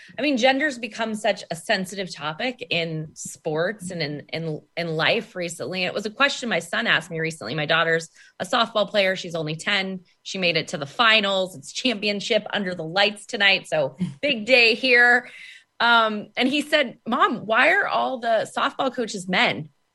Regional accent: California, United States; I grew up in California, so hockey was not a thing, right? Maybe it is now, but definitely a couple decades ago wasn't.

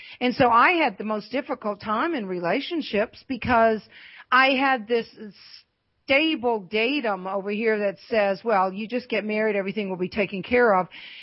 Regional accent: the South, United States; I was raised in the South and Mississippi, Georgia, all that area.

